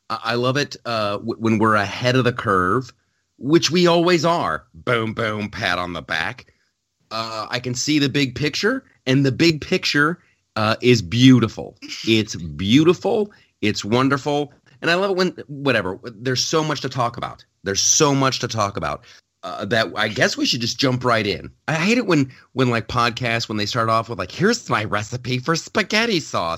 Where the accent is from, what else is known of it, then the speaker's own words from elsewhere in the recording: Ohio, United States; He's from the state of Ohio, my home state.